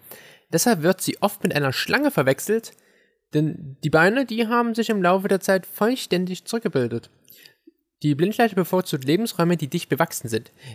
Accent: East Germany, Germany; weil wir kommen aus dem Osten, wir nennen das jetzt wieder auch Eierkuchen.

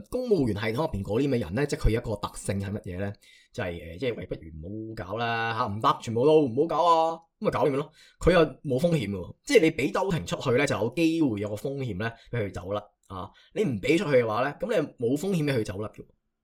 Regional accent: Hong Kong; 身为香港人吓，同周庭一样，香港永远都系我屋企嚟噶嘛

